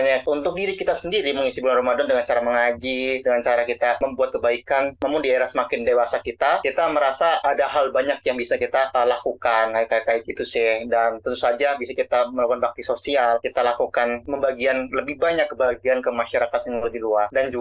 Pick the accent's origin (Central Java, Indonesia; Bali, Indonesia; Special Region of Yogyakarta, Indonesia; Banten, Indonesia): Central Java, Indonesia; Kebumen; now in Bandung, Indonesia; BTW aku asal dari Kebumen, kuliah di Bandung gitu.